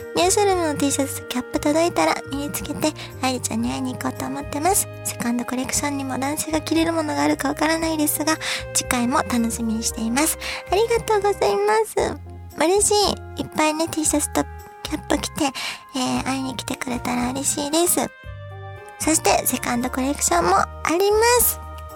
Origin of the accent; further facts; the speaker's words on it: Osaka, Japan; 私たちはその、まあ、大阪出身でお笑いが好きなので